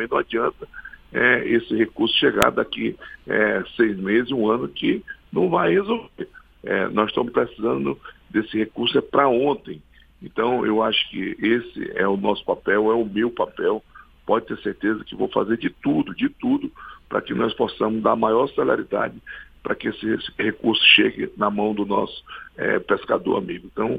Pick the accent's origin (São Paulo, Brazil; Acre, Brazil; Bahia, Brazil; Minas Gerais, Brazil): Acre, Brazil; e também lá do meu estado do Acre, que foram afetados por essa seca